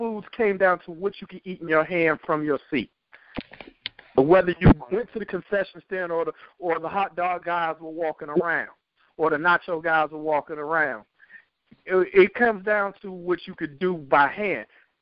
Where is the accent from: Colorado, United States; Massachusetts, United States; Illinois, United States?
Illinois, United States; Chicago; I'm glad that I'm from Chicago and I go to events in Chicago